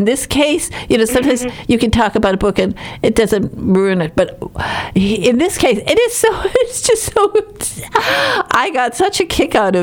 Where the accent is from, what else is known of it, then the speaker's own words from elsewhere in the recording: Michigan, United States; I mean, I'm from Northern Michigan.